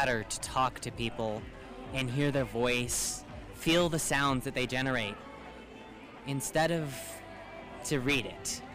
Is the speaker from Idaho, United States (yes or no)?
yes; Bonners Ferry, Idaho, United States; I am from Bonners Ferry, Idaho.